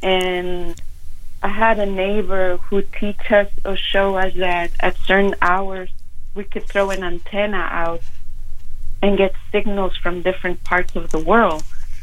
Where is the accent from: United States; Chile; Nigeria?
Chile; Concepción, Biobío; also born or lived in Santiago; was born in Santiago de Chile, in a little park called Maipú. And very shortly after, my parents moved to the south of Chile, a town called Concepción, which is where I was raised.